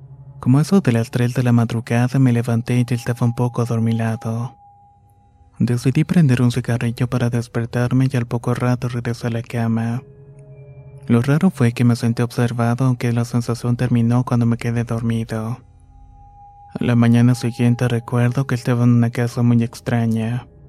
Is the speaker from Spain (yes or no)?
no; Caracas, Capital District, Venezuela; Soy de Caracas, Venezuela, y esto que les voy a contar comenzó cuando tenía alrededor de 6 o 7 años.